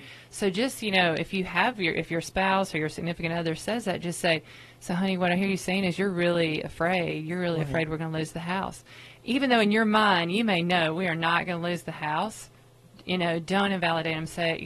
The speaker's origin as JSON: {"language": "English", "region": "Mississippi", "country": "United States", "tie": "born or raised there", "also_born_or_lived": "South Dakota", "lives_now": "North Carolina, United States", "said": "Well, I was actually born in South Dakota. My dad worked for the Bureau of Indian Affairs, and then I grew up in Mississippi mostly."}